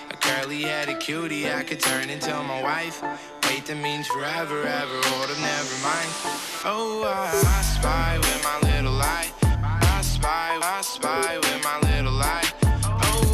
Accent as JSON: {"language": "English", "region": "Midwest", "country": "United States", "tie": "born or raised there", "said": "but growing up in the Midwest, Lee Smith was a Cardinals pitcher for me"}